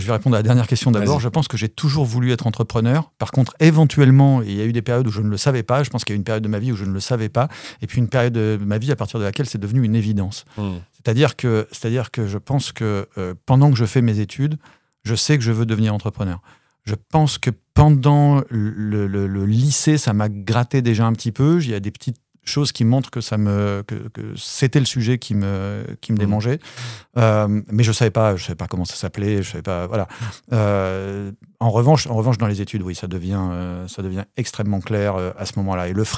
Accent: Paris, Île-de-France, France; je suis un Parisien. Je vis en France.

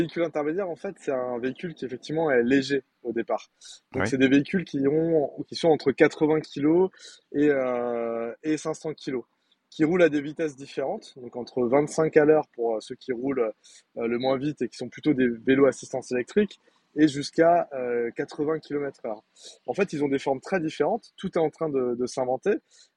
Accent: Mulhouse, Grand Est, France; Je suis originaire de Mulhouse.

